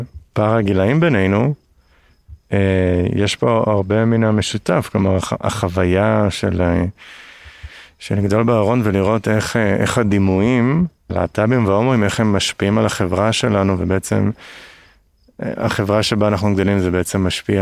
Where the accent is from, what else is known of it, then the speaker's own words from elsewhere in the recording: Nahariya, Northern District, Israel; אני בשנות ה-2000, כשגדלתי בנעריה